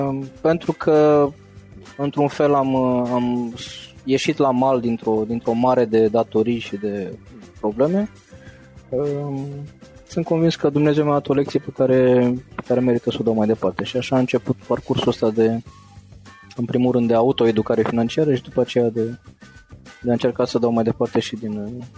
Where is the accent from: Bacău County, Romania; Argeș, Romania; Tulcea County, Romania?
Bacău County, Romania; Bacău; moved away as an adult; am plecat din Bacău, acum vreo 20 de ani, am păscut caprele până la 18 ani. Am ajuns la facultate aici și n-am vrut să mă întorc înapoi